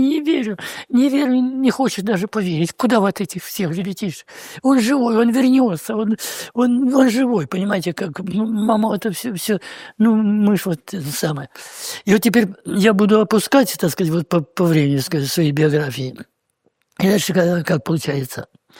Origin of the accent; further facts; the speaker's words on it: Dyadkovskaya, Krasnodar Krai, Russia; Я родился и вырос в многодетной семье. На Кубани, станица Дядьковская, Кореновского района. Я черноморский казак.